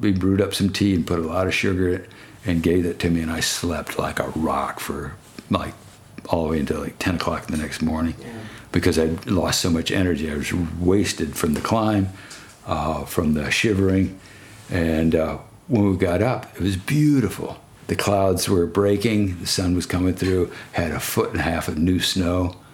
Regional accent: Texas, United States; First time I'd really been exposed to snow. I was from Texas. I mean, I'd seen it once or maybe twice in Houston

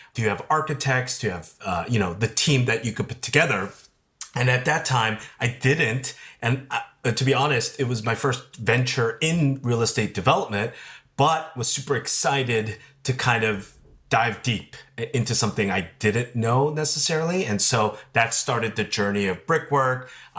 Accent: Los Angeles, California, United States; Yeah, so I grew up there, and so it's just my hometown, surprisingly enough.

